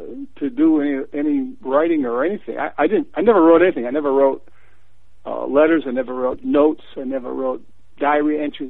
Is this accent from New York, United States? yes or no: no; Keene, New Hampshire, United States; I came back from graduate school at Stanford to my hometown of Keene so my wife could finish her education.